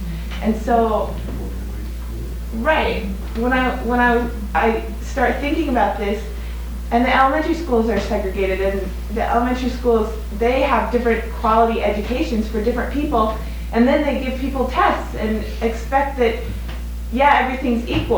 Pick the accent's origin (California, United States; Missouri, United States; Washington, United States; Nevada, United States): Washington, United States; Everett; Well, I grew up in Everett, Washington, which is about, and went to high school, which is about 90% white